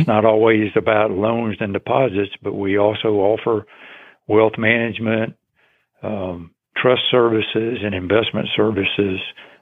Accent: Atlanta, Georgia, United States; born there; I was born here in Atlanta, went off to college, came back after a couple of years with Uncle Sam in the Army

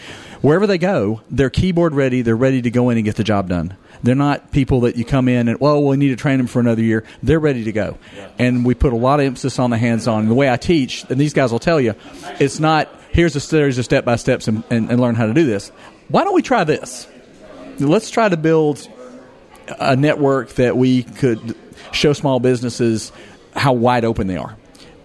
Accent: Panama City, Florida, United States; I'm from Panama City.

